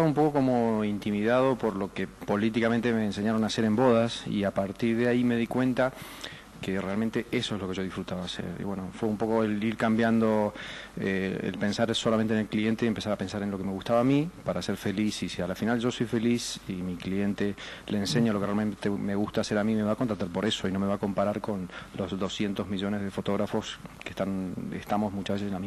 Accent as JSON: {"language": "Spanish", "country": "Argentina", "lives_now": "Spain", "said": "Yo soy argentino, pero pasa lo mismo en España y en Argentina."}